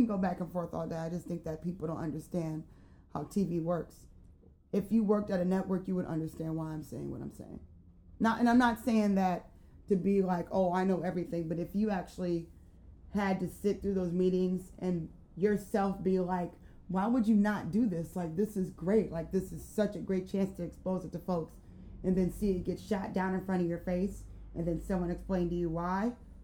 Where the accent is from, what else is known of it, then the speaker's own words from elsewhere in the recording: Detroit, Michigan, United States; I'm from Detroit.